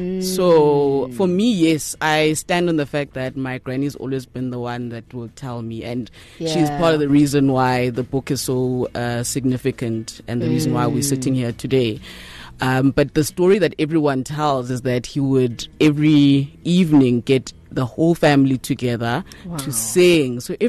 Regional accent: Soweto, Gauteng, South Africa; So I grew up in Soweto, born and bred.

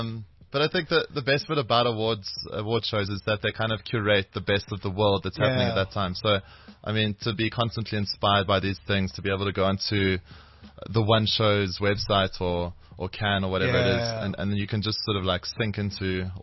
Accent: Johannesburg, Gauteng, South Africa; Yeah, from Joburg, Joburg, and you born went and bred.

